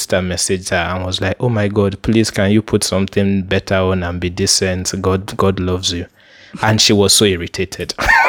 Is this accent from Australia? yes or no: no; Nigeria; one thing that a lot of us as Nigerian millennials don't have enough of is savings